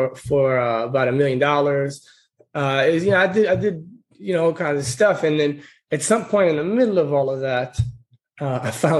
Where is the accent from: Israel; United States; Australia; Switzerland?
Israel; moved away as an adult; So I'm from Israel originally. I moved over here after the, they got mandatory army. After that, I moved over here straight away.